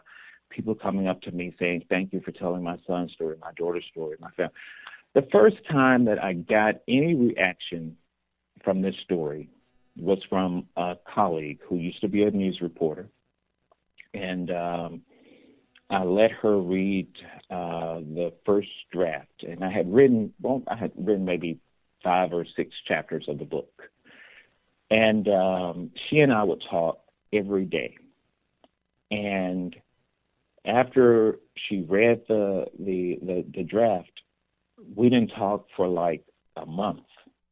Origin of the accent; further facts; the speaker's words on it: Southern United States, United States; as a Black gay man growing up in the South, you know, you feel like you have to hide your identity.